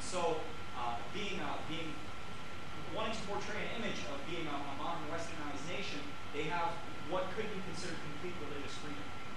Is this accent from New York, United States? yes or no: no; Miami, Florida, United States; I grew up in Miami, Florida, amongst the Latin Americans there.